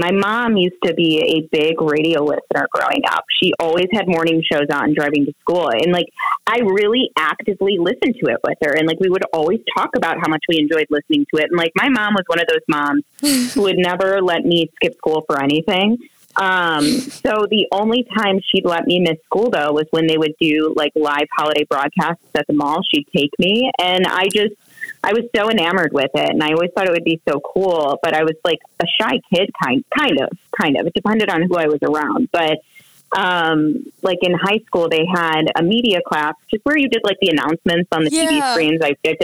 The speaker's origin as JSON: {"language": "English", "region": "Michigan", "country": "United States", "said": "I'm from Michigan, and there's a really cool, like media school in the Detroit area."}